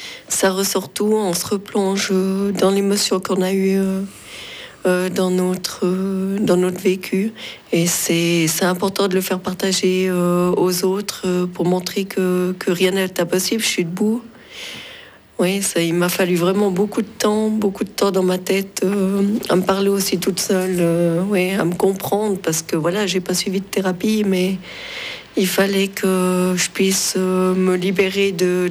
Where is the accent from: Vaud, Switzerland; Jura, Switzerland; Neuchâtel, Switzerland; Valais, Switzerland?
Valais, Switzerland; j'ai répandu les cendres chez moi dans le Valais.